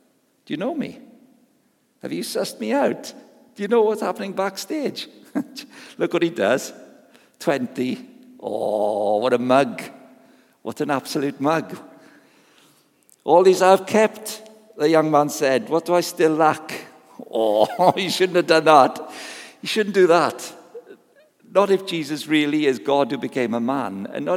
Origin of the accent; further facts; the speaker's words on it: Wales, United Kingdom; I remembered many years ago growing up in South Wales, sort of industrial South Wales.